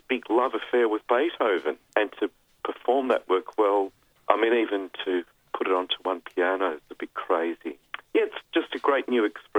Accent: Sandringham, Victoria, Australia; I grew up in Sandringham

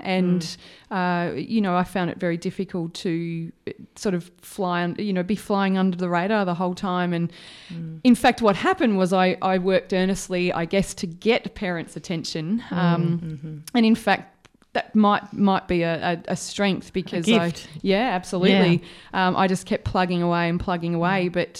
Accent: Epping, Victoria, Australia; I'm a Melbourne girl. I was born in suburbia in Epping, so very, very northern suburbs.

